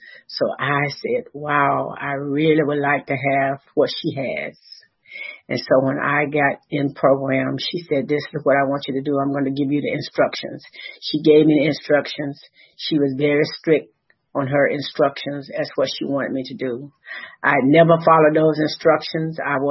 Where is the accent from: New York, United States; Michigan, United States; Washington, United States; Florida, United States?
Florida, United States; also born or lived in Georgia; I was from Florida, and Florida had a streetlight on every corner. But in Georgia, it's these hills and winding roads, and meetings were far out.